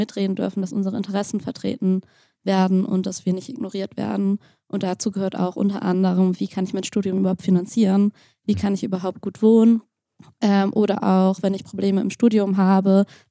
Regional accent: Northern Germany, Germany; now in Landau, Germany; Also ich komme nicht aus der Region, ich komme tatsächlich aus dem Norden von Deutschland und ich habe mich dazu entschieden, hier nach Landau zu ziehen

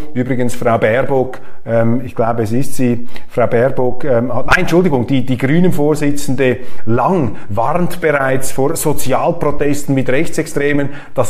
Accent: Switzerland; Das lässt einen als Schweizer immer etwas zusammenzucken, wenn die Deutschen wieder eine militärische Führungsmacht sein sollen.

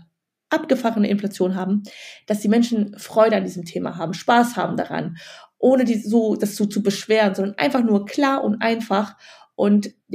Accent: Wuppertal, North Rhine-Westphalia, Germany; now in Munich, Germany; Ich komme ja aus Wuppertal, schreibe ich auch in dem Buch, habe in Düsseldorf studiert.

